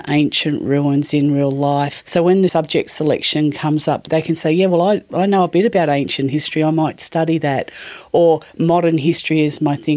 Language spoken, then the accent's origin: English; Australia; we're Australian